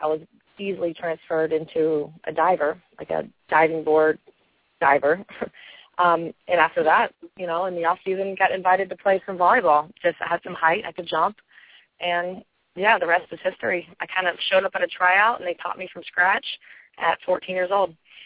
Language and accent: English; Kentucky, United States; I'm actually from Kentucky.